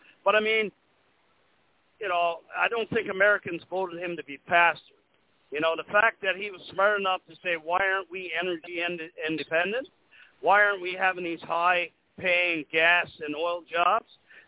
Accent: Canada; I know me as a Canadian

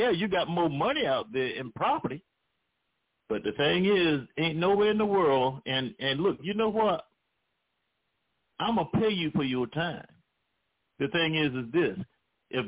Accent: Missouri, United States; I'm from Missouri, too. You got to show me.

